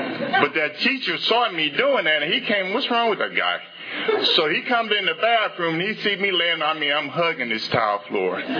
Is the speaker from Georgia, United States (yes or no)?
no; Mississippi, United States; I'm a southern boy. Let me tell you, I'm from Mississippi. I'm a southern boy. We don't get too much snow down south.